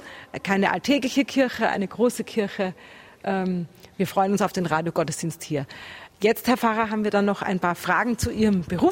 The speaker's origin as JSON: {"language": "German", "town": "Graz", "region": "Styria", "country": "Austria", "said": "als Kind von 10 Jahren habe ich mich in unserer Domkirche, wo ich herstamme aus Graz, immer selbstverständlich in die erste Reihe gesetzt."}